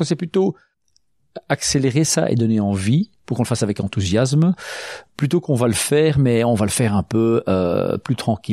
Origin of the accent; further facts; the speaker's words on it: Belgium; en tant que Belge